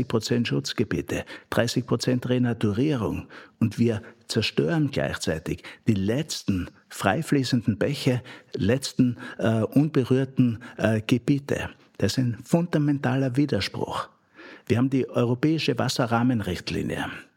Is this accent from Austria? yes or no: yes; Styria, Austria; born there; in meiner eigenen Heimat, wo ich geboren bin, in der Obersteiermark